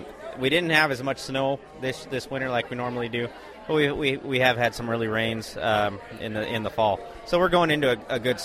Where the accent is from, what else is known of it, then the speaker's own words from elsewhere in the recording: Wray, Colorado, United States; I'm from Ray, Colorado, northeastern Colorado. I come from a feedlot background.